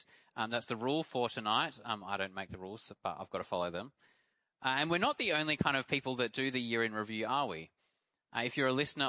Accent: Victoria Park, Western Australia, Australia; I'm from Vic Park

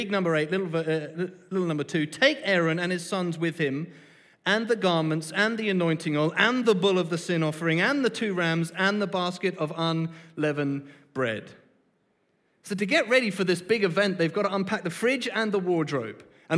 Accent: England, United Kingdom; now in Perth, Australia; My wife's South African, I'm English, and we've got Australian passports.

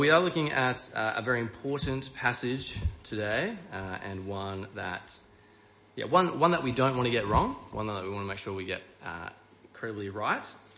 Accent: Perth, Western Australia, Australia; Yep, so I'm from Perth. I live in Perth and I live in the hills up in Rolleystone or that sort of area.

